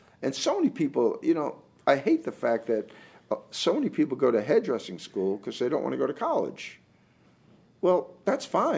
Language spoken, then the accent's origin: English; New Jersey, United States; I'm from New Jersey, the New York area. I grew up in New Jersey.